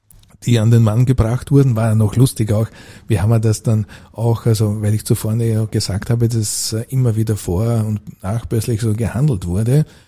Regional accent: Burgenland, Austria; Ich bin also in der Blasmusik also groß geworden, war dann also auch also bei uns im dörflich, kann man es im Mittleren Burgenland, also als Obmann tätig.

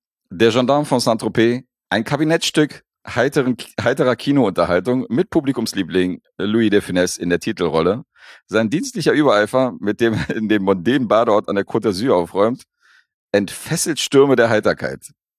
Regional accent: Berlin, Germany; ich bin in Wedding groß geworden.

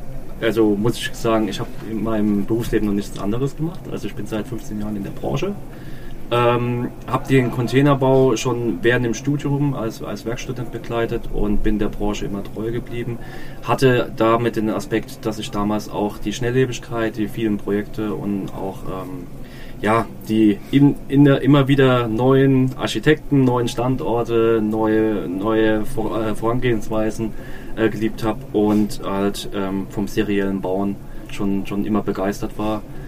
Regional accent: Mannheim, Baden-Württemberg, Germany; born there; Ich bin gebürtig aus Mannheim, 39 Jahre alt, mit zwei Kindern.

